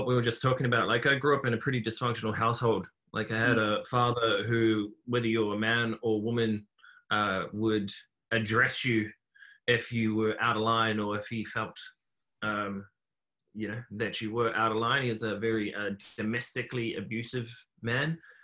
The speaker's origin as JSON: {"language": "English", "town": "Hamilton", "region": "Waikato", "country": "New Zealand", "said": "So originally I'm from New Zealand. I was born in a place called Hamilton, which is the center of the North Island. Born into a big family."}